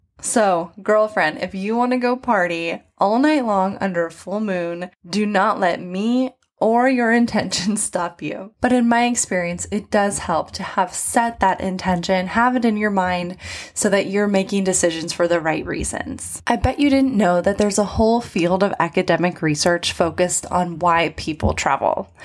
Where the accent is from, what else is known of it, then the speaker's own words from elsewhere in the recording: United States; now in London, United Kingdom; I'm an American currently based in London